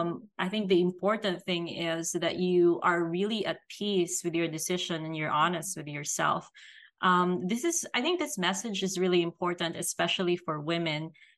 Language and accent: English; Philippines; I grew up Catholic, I'm Filipina, and it's just people just love babies over there.